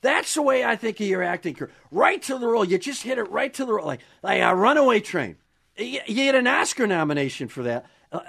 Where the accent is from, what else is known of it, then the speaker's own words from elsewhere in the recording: Wisconsin, United States; Because I grew up in Wisconsin, a Braves fan.